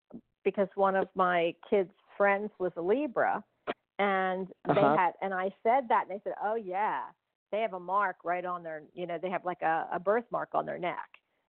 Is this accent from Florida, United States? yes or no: yes; Orlando, Florida, United States; I'm from Orlando.